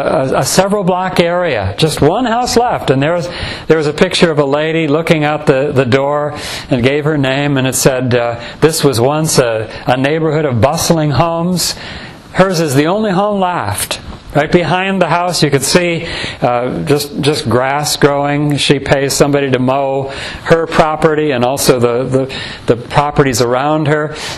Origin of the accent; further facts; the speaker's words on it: Royal Oak, Michigan, United States; I was raised in the Detroit area. I have roots there and a lot of memories. I remember going down to Detroit when it was still pretty much thriving back in the days when I was a teenager, 16, 17 years old, and I could take a bus from where I grew up in Royal Oak.